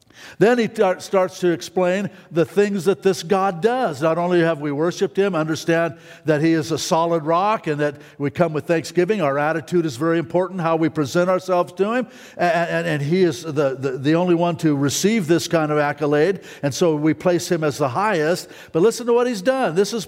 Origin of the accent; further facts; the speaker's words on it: Reno, Nevada, United States; where I grew up in Reno, the Sierra Nevadas, those are mountains. We know what mountains are.